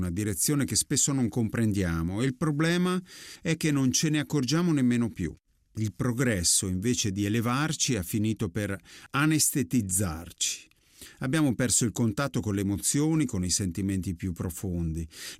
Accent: Emilia-Romagna, Italy; chiedo venia per la mia pronuncia del napoletano, del resto sono romagnolo

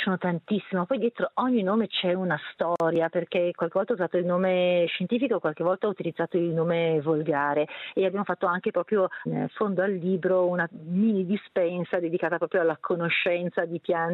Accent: Brescia, Lombardy, Italy; Io sono bresciana

